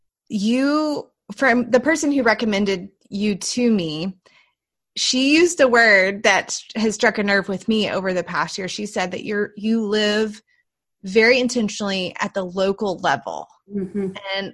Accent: Tyler, Texas, United States; I grew up in East Texas, Tyler.

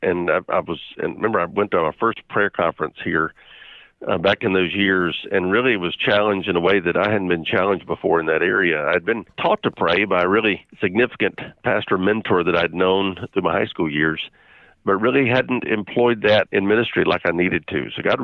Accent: North Carolina, United States; virtually all that time has been spent in North Carolina, but it's my home state and love it here.

